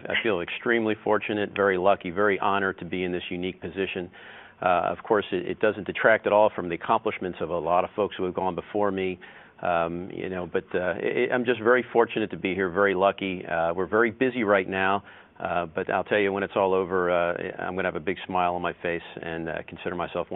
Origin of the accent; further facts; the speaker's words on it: Philadelphia, Pennsylvania, United States; Well, as you know, I grew up there in Philadelphia, up in the Northeast, in a middle-class neighborhood.